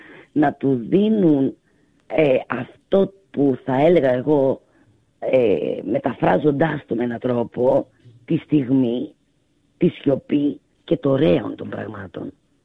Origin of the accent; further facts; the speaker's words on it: Volos, Thessaly, Greece; είμαι από Βόλο, έτσι, σε μια παραθαλάσσια χώρα με την υπέροχη θέα στη θάλασσα